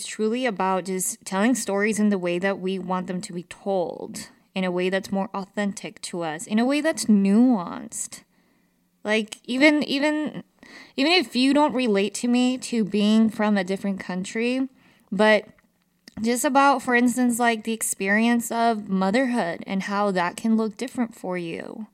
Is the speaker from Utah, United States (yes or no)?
yes; Salt Lake City, Utah, United States; especially myself growing up in Salt Lake City, Utah, which is a very, like, you're, as a Latina, I was just like a minority